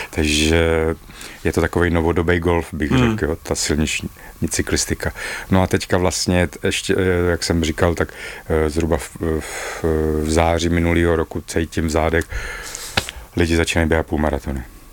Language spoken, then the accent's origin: Czech; Hradec Králové, Hradec Králové Region, Czechia; A hnedka první ročník v Hradci Králové, zase v Hradci Králové, protože jsem z Hradce Králové